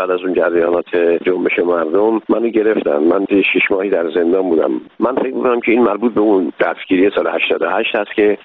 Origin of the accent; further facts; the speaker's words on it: Iran; من یه ایرانی هستم